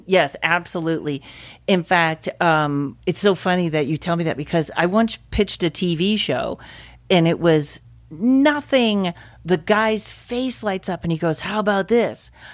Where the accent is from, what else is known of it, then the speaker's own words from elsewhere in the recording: Pittsfield, Massachusetts, United States; you know, I was from Pittsfield, Massachusetts, and I didn't really think you just do comedy.